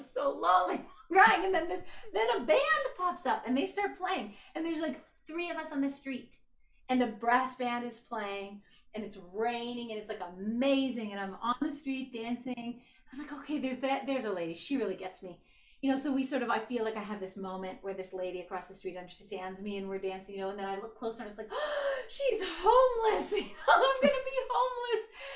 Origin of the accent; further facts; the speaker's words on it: Canada; I would say to someone, oh, well, I'm from Canada. And they go, oh, you speak French.